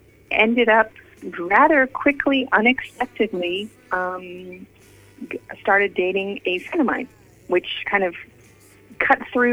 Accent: California, United States; we came from California. That's where I grew up, in the Bay Area of California near San Francisco, and I did not speak Spanish.

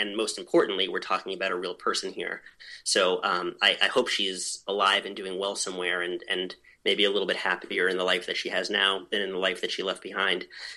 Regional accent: New York, United States; if you're coming at this from a little bit more of like where I grew up in New York, or maybe a little bit more of a Midwestern perspective, their behavior looks really bizarre.

